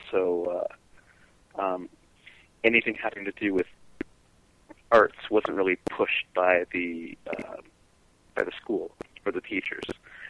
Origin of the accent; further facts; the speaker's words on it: Richmond Hill, Ontario, Canada; Literally 5 minutes away is Richmond Hill, and that's where I grew up. I grew up in Richmond Hill in Toronto, Ontario, Canada.